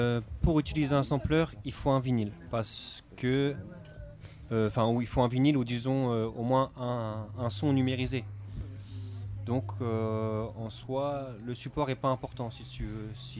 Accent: Toulouse, Occitanie, France; on est de Toulouse là. On est arrivé ce matin en bus.

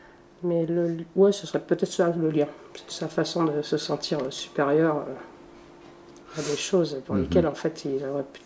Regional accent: France; Chez nous en France

